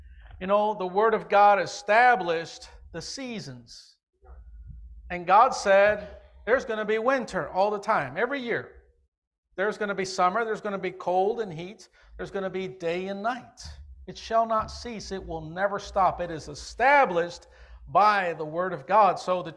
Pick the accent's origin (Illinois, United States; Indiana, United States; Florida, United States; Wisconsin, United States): Illinois, United States; Chicago; You know, growing up in the Illinois, Chicago area, When I was 11 or 12 years old, I was in school